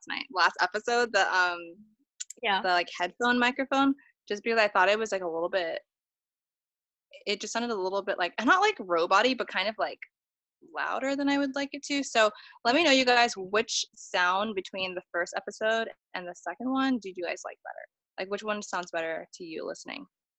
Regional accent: Columbus, Ohio, United States; Because I'm from Columbus, Ohio. But that was the guy that in my hometown that did that.

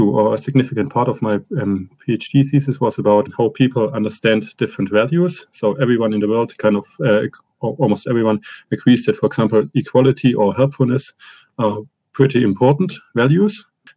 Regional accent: Germany; now in United Kingdom; I'm originally from Germany, and I did my undergraduate degrees and my master degree in Germany as well, and then went for my PhD to Cardiff, Wales. Then afterwards, I spent 3 years as a postdoc in Bath, which is in West England.

